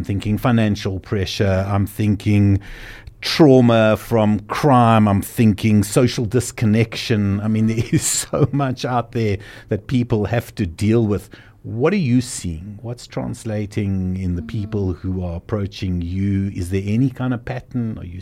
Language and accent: English; Cape Town, Western Cape, South Africa; I'm Capetonian, man.